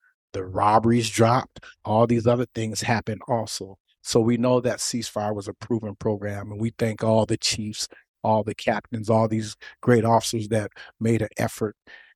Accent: Oakland, California, United States; We grew up as kids in West Oakland.

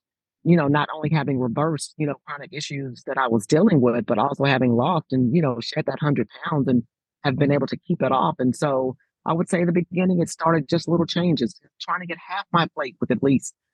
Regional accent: Kansas City, Missouri, United States; I just came from my hometown, Kansas City, met a couple of weeks ago. And, you know, Kansas City is known for barbecue. And I grew up on plenty of that.

